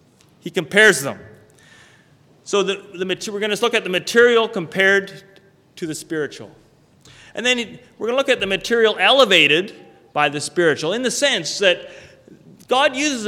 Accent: Canada; I'm Canadian because I was born in Canada and my parents were born or raised me here.

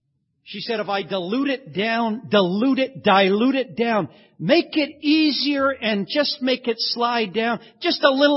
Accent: United States; I'm from the States, forgive me.

